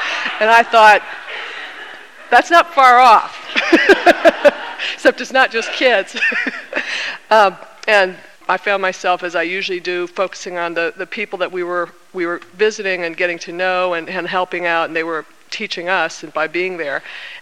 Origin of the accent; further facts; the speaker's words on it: Virginia, United States; moved away; I'm a member at Epworth here. A lot of you may not know that I'm actually from Virginia, so I'm a native Southerner, sort of, but I've been out here for longer than I lived there.